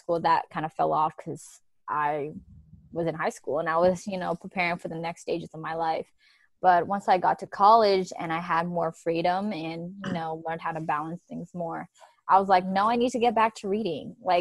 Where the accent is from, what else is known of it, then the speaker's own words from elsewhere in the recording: Oakland, California, United States; I came from East Oakland. It's not the very best neighborhoods, you know